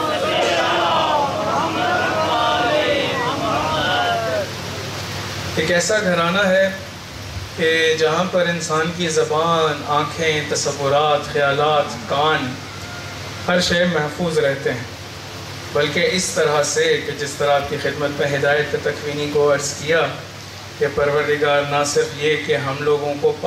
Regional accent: Pakistan; پاکستان ہمارا ملک ہے، پاکستان ہمارا وطن ہے، پاکستان ہماری شناخت ہے، پاکستان ہماری مٹی ہے. ہم جس جگہ بھی دنیا میں چلے جائیں ہم پاکستانی ہیں

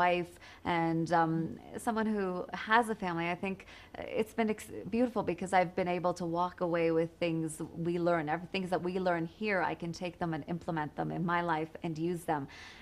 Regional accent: Canada; moved away as an adult; now in Iran; And I was raised in the West. I lived in Canada.

